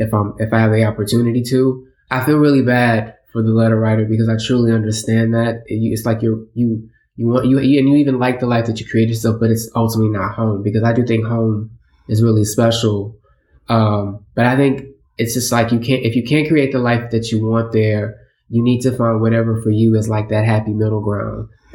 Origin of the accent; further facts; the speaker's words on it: Houston, Texas, United States; I'm from Houston, so it's a gigantic place